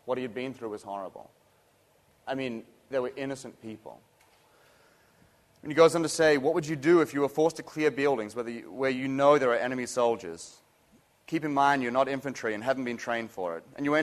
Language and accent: English; New York, United States; I come from New York. I can get therapy.